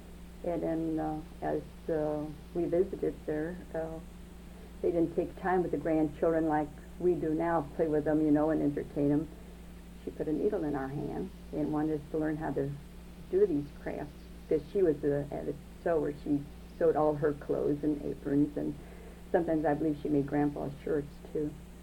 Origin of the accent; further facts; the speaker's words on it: Cicero, Illinois, United States; moved away as an adult; now in Park Hills, United States; I always say I'm an adopted daughter of Kentucky. I come from Illinois, a suburb of Chicago called Cicero.